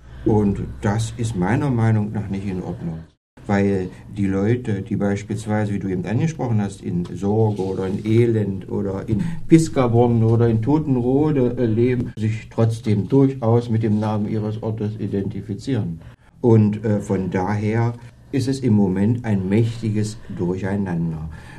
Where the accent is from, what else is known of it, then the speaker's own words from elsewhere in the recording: Gernrode, Saxony-Anhalt, Germany; meine Heimatstadt Gernrode. Eine über 1000-jährige Stadt, die auch durch die Stiftskirche, sage ich mal, national und international bekannt ist.